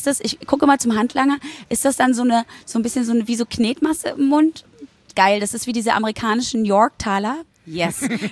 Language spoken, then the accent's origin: German; Berlin, Germany; auch wenn ich in Berlin wohne und da groß geworden bin. Ich bin ja auch in der DDR geboren worden, noch bevor die Mauer gefallen ist.